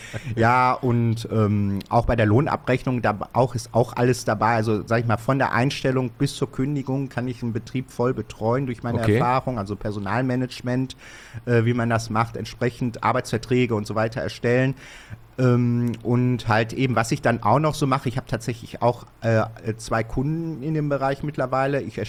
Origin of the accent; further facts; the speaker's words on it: Bottrop, North Rhine-Westphalia, Germany; Ich bin Urbautropper. Ich bin Bottrop geboren.